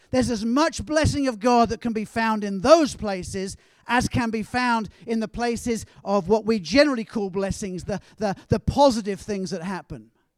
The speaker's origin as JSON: {"language": "English", "region": "England", "country": "United Kingdom", "said": "And I will, because I'm English, and we tend to do that sometimes."}